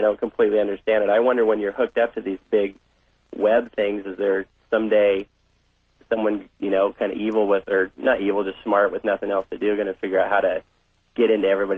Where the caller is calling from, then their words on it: San Diego, California, United States; I'm calling from San Diego.